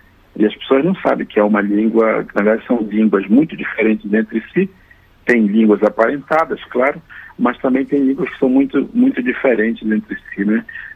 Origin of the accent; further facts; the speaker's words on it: Belém, Pará, Brazil; born there; eu sou nascido em Belém do Pará, né, e vivi parte da minha infância em comunidade indígena, até meus 8, 9 anos